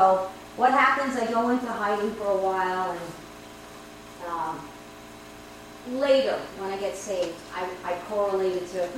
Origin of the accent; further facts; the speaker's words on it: New York, United States; accent: New York; because I have a New York accent, right? So I fit the part. I can, you know, I can talk New York. I am a New Yorker at heart.